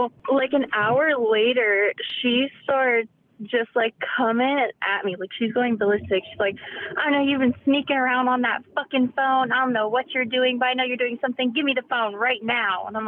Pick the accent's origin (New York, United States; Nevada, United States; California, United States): Nevada, United States; Okay, so I grew up in Nevada with my parents, right?